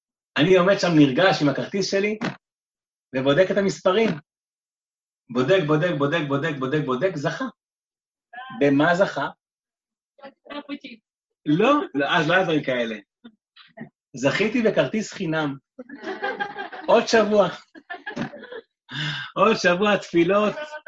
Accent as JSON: {"language": "Hebrew", "town": "Holon", "region": "Tel Aviv District", "country": "Israel", "tie": "born or raised there", "said": "כשהייתי ילד, אז אנחנו ברוך השם כאילו חיינו בעיר, בעיר חולון"}